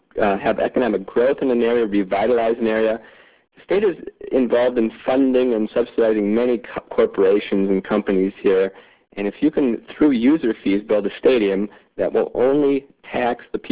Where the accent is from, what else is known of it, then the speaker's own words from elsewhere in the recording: Cannon Falls, Minnesota, United States; from Cannon Falls